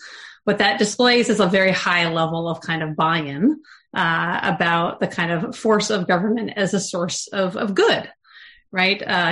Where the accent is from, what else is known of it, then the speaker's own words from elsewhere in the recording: South Dakota, United States; I grew up in South Dakota in like an absolute gun owning home